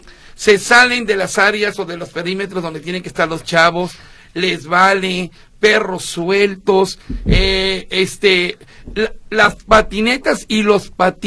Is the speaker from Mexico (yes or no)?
yes; Veracruz, Mexico; soy gringo veracruzano